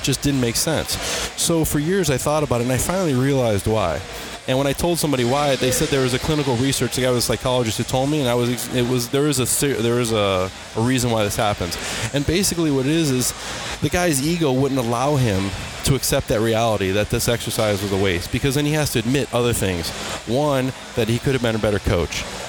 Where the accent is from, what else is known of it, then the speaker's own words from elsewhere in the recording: Cleveland, Ohio, United States; Yeah, we were in Idaho, and I'm from Cleveland, you know, so I'm not like afraid to be cold.